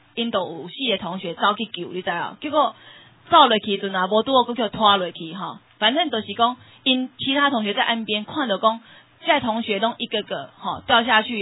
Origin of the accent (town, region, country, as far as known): Taiwan